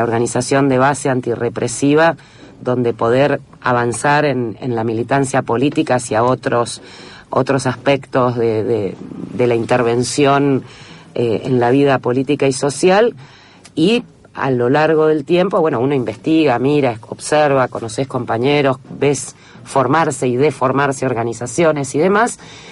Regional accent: Buenos Aires, Argentina; Yo soy bonaerense y con familia santafesina. No me llevo demasiado bien con la Ciudad de Buenos Aires.

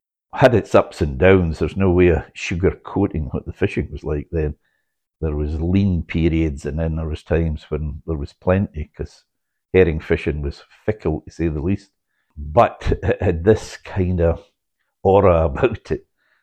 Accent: Carradale, Scotland, United Kingdom; Growing up on the Shore Road in Carradale, we didn't really, strange as it may seem, we didn't really go up to the rest of the village.

